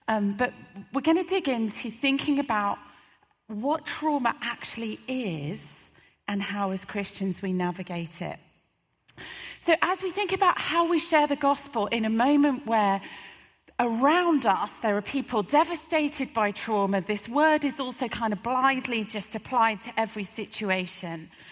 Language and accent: English; Birmingham, West Midlands, United Kingdom; As a teenager, I grew up in Birmingham.